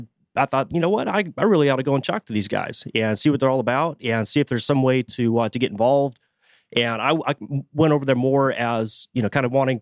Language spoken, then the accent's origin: English; Washington, United States; I grew up in Western Washington and ended up joining the Army